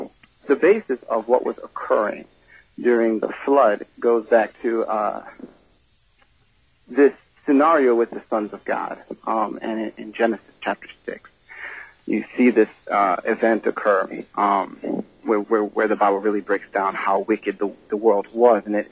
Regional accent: Cleveland, Ohio, United States; born there; So I was born in Cleveland, Ohio. After graduating high school, I went to college at The Ohio State University

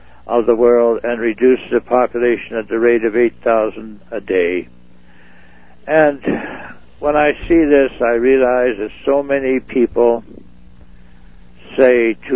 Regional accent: Canada; I assume my share of responsibility as a Canadian.

